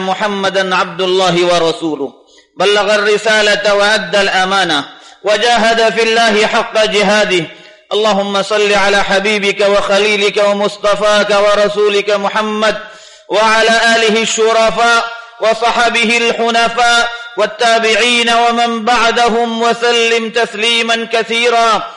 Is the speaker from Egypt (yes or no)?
no; India; أنتقل بكم إلى ما يحدث في بلادنا الهند